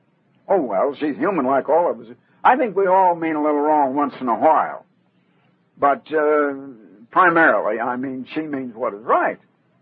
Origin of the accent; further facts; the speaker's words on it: Iowa, United States; born there; and I was born in Iowa, and now my sons were born in Oregon.